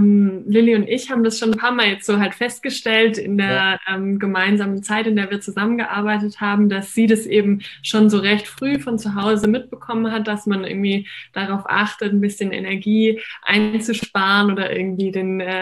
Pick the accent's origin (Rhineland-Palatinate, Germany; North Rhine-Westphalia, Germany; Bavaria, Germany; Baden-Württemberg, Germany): Baden-Württemberg, Germany; Heidenheim; Nee, ich komme aus Baden-Württemberg, aus Heidenheim. Das ist eine Kleinstadt auf der Schwäbischen Alb.